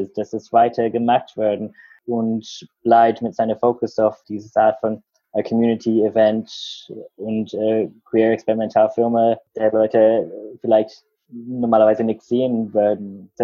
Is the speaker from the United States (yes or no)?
no; Australia; German is a second language; bei mir, wo ich aufgewachsen war in Australien, war das nicht wirklich möglich